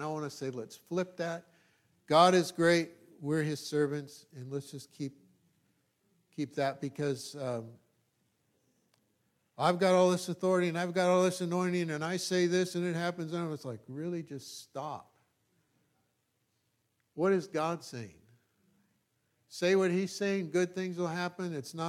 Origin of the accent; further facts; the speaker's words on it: California, United States; So I grew up in this country. I grew up in California. I was born in Sacramento. I've always been in California.